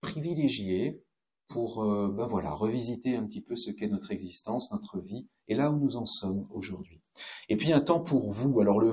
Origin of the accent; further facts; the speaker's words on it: Grand Est, France; je peux vous dire que je suis alsacien.